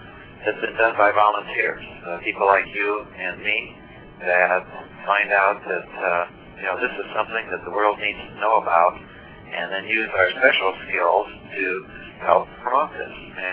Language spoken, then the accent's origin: English; Chicago, Illinois, United States; I was born and raised in Chicago